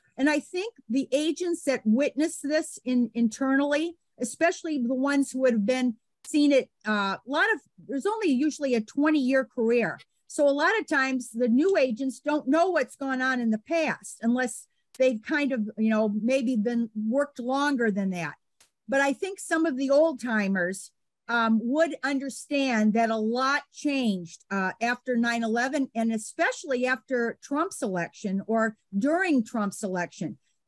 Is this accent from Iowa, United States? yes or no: yes; Iowa, United States; And not only was he from Iowa, and I'm from Iowa, so I thought, well, there's a little connection there. You know, I'm from Iowa.